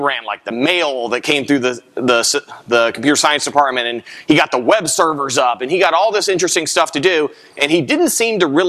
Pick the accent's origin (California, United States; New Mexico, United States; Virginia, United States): Virginia, United States; Cambridge; born there; So I was born in Cambridge, Virginia. No, you haven't heard of it. There were not many people there, no four-lane roads, no McDonald's, not a single luxury.